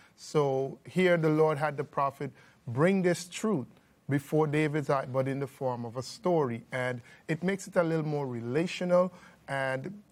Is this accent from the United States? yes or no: no; Guyana; I'm from Guyana.